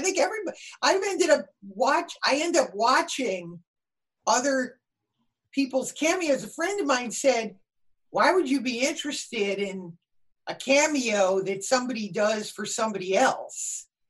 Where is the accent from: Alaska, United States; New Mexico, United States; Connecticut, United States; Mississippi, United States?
Connecticut, United States; And we grew up in Connecticut, so it was based on people.